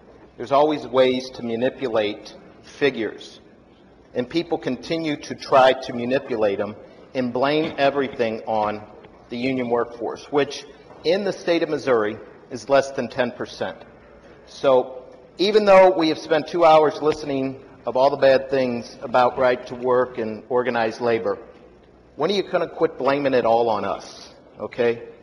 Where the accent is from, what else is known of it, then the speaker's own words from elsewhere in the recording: Ireland; We're both Irish.